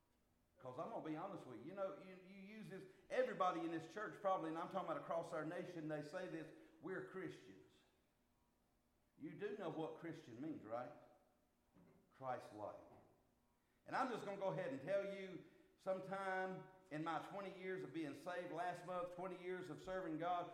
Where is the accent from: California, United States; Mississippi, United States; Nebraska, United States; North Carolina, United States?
North Carolina, United States; Yeah, I'm from North Carolina.